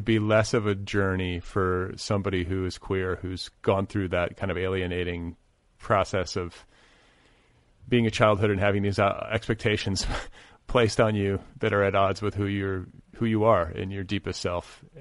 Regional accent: Midwest, United States; We're both from the Midwest.

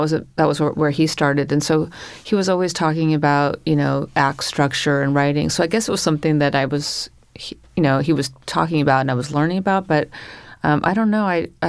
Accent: California, United States; now in New York City, United States; Yeah, I grew up in Northern California, but I...

